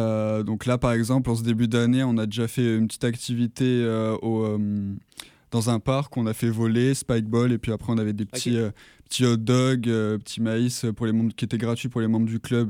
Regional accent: France; Par exemple, moi, je viens de France, donc j'avais vraiment aucun équipement de montagne.

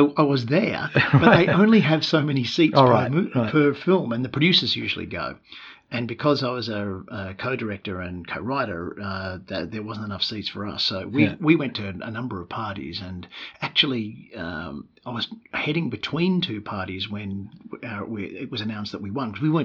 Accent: Melbourne, Victoria, Australia; also born or lived in Sydney / Newcastle; I was born in Melbourne, in suburban Melbourne, in Springvale, a good 15, 20 k's from Melbourne, central city. I grew up in suburbs, and then I moved to Sydney.

